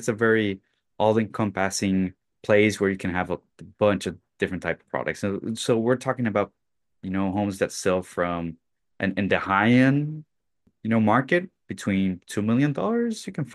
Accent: Chile; now in Miami, United States; because I'm actually from Chile, my background is from Chile.

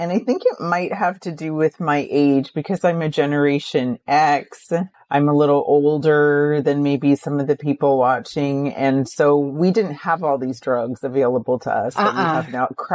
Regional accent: Canada; I'm from Canada, and we had something called a baby bonus

